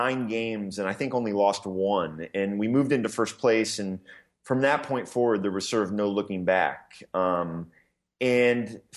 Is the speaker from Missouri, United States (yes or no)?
yes; Kansas City, Missouri, United States; moved away as an adult; also born or lived in New York; Well, you know, I grew up in Kansas City and left when I was in my early 20s to move to New York. So Kansas City is home.